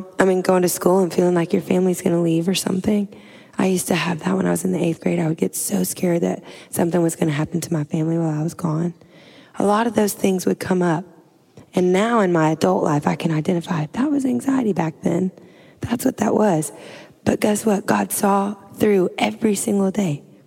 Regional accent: Louisiana, United States; I'm from Louisiana. I'm like a swamp girl.

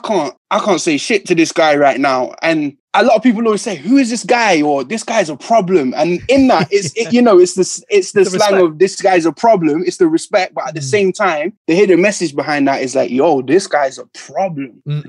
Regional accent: Nottingham, East Midlands, United Kingdom; I'm from Nottingham. I got a city that's got amazing artists and beautiful people. But at the same time, it's a small city

